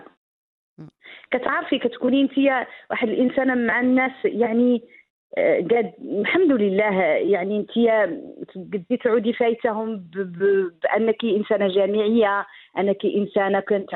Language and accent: Arabic; Morocco; now in Italy; تسأل معك تقول لك واش انت يا مغربية تقولي لي أنا راني مغربية